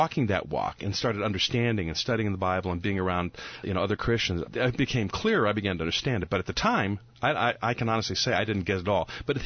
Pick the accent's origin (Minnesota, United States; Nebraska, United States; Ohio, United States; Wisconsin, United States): Nebraska, United States; Omaha; I grew up in Omaha.